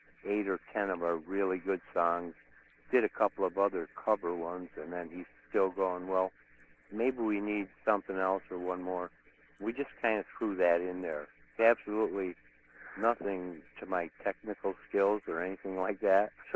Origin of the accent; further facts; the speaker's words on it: Johnson City, New York, United States; I grew up right here in Johnson City, New York, the Binghamton, Endicott area, home of IBM and Endicott Johnson Shoes in the old days.